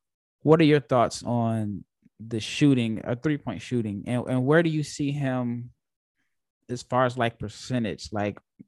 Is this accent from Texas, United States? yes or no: no; Omaha, Nebraska, United States; I've mentioned before that I'm from Omaha, Nebraska